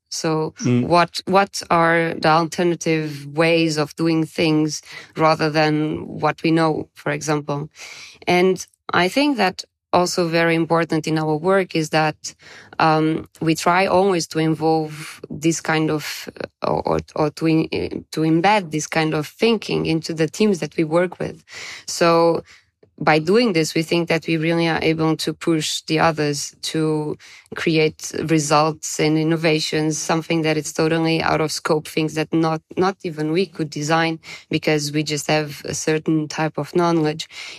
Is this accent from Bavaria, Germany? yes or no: yes; Bavaria, Germany; accent: Bavarian; if I try to say something in German in Hamburg, let's say, they do understand my Bavarian accent.